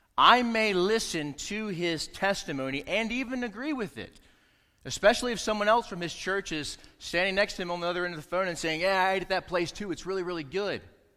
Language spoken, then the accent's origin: English; the South, United States; I'm a redneck from the South, and when I travel, sometimes I like to try certain foods that the place I'm going to are renowned for.